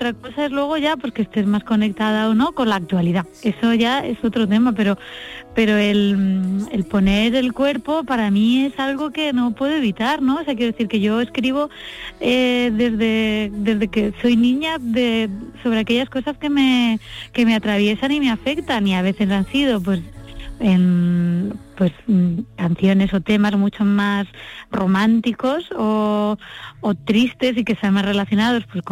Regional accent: Úbeda, Andalusia, Spain; yo soy de Úbeda, que en realidad, como bien sabes, pues pueblo no es, que es una ciudad...

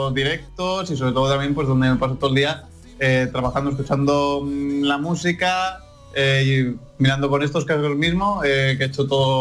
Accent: Armilla, Andalusia, Spain; hay unos perfiles muy urbanos y muy indie en Granada, y también justo Armilla, que es mi pueblo

